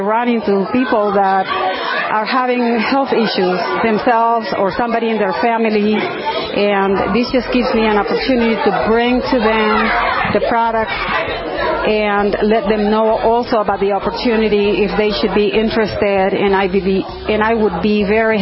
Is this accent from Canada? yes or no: no; Nicaragua; now in United States; Well, I was born and raised in Nicaragua.